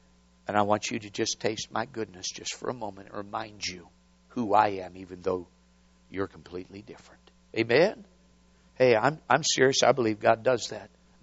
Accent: Hutchinson, Minnesota, United States; one of the first meetings was in Minnesota, my hometown near Hutchinson.

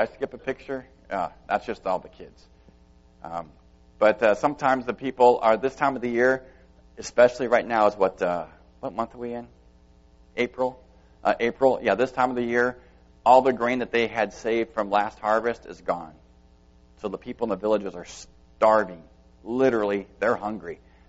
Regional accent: United States; because I'm an American, and they say, you are not allowed outside the city.

